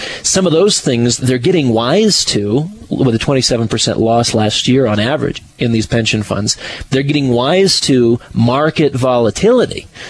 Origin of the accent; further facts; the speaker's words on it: United States; I'm an American. It matters to me because I live here. I'm raising my family here.